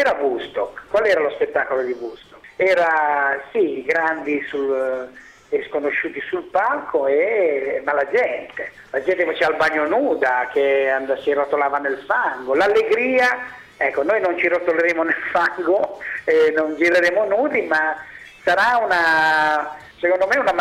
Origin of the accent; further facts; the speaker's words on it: Rome, Lazio, Italy; also born or lived in Milan; Io sono di Roma.